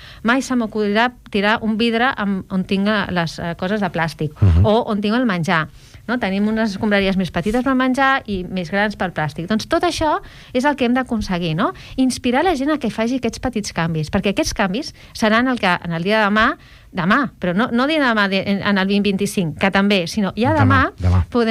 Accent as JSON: {"language": "Catalan", "region": "Catalonia", "country": "Spain", "said": "Soc catalana, però la meva mare és anglesa."}